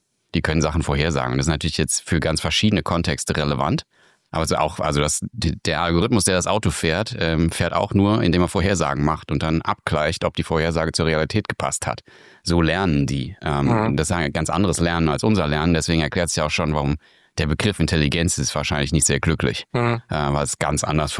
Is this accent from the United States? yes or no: yes; United States; German is a second language; Und ich als Amerikaner muss man sich auch immer darstellen, mit was man anders macht als die anderen.